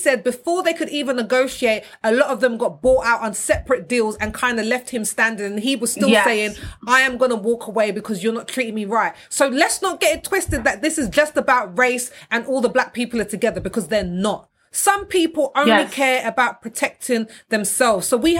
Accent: United Kingdom; we don't talk about money as British people.

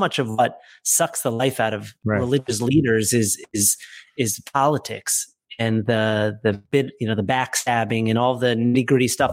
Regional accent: New England, United States; So I'll take this because I'm from America, Rabbi Brody, so I actually celebrate Thanksgiving. Go next. Growing up in New England

